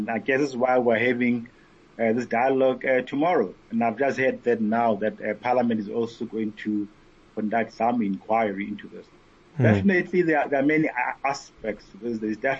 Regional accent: South Africa; I know from my hometown that the people who looted the mall, just 2 traffic lights from my parents' home, were members of the community.

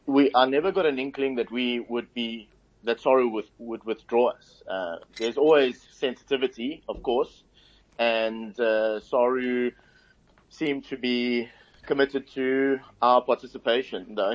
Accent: South Africa; I mean, I'm South African Israeli.

